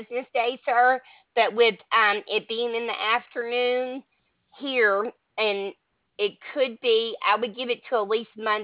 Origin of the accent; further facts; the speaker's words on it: Alabama, United States; I'm in Alabama. Well, I'm from Alabama. I'm actually in Maine now, my husband who's in the Air Force